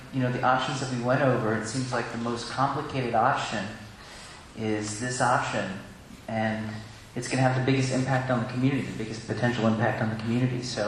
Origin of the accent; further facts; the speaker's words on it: Woodacre, California, United States; from Woodacre.